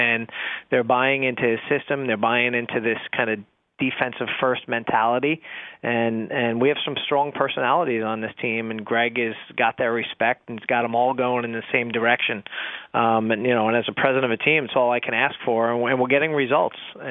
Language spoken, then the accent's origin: English; New York, United States; It's a lot like where I grew up in New York